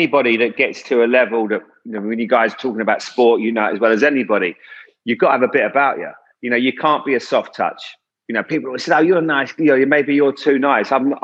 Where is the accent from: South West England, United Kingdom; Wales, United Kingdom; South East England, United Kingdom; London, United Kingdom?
South West England, United Kingdom; Bournemouth; Even though I'm from Bournemouth, you're still a Cockney to them.